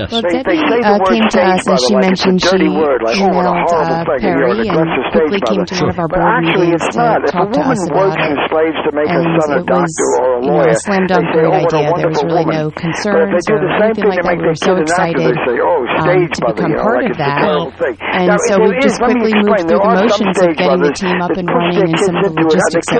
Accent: Queens, New York, United States; born there; I was born in Richfield, Queens, which was about 25 minutes on the subway to Manhattan.

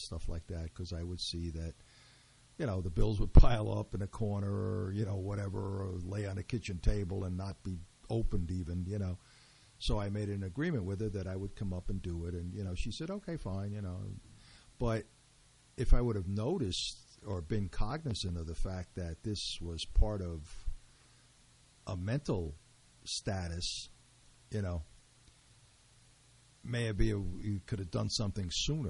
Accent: Teaneck, New Jersey, United States; also born or lived in Brooklyn, New York; I mean, I was born in Brooklyn. I was raised there halfway, and then they moved to Teaneck.

